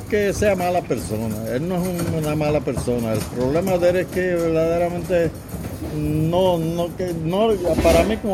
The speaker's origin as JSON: {"language": "Spanish", "town": "Lares", "country": "Puerto Rico", "said": "porque yo soy del Lares, yo era la Plaza del Mercado, de la Plaza de Recreo."}